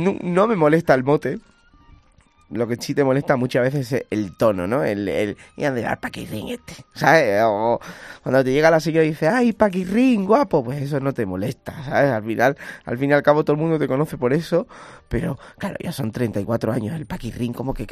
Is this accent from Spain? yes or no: yes; Spain; Para eso somos españoles.